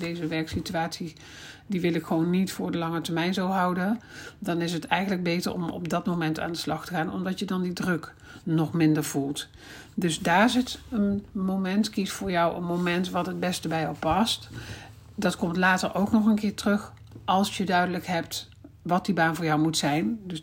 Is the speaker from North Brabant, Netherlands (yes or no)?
yes; North Brabant, Netherlands; now in Gelderland, Netherlands; Ook al woon ik in het land van Maas en Waal, waar dat volop wel gebeurt. Ik heb het vroeger heel veel gedaan. Ik kom uit Brabant en heb daar echt uitgebreid carnaval gevierd, jarenlang. Maar sinds ik naar Gelderland ben verhuisd, eigenlijk niet meer.